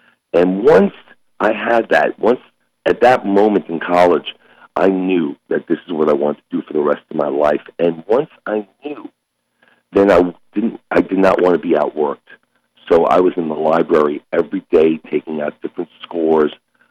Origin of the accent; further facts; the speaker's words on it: New York, United States; also born or lived in Bronx; I was born in the Bronx, New York. My parents moved me to the New York suburbs, but no one in my family did music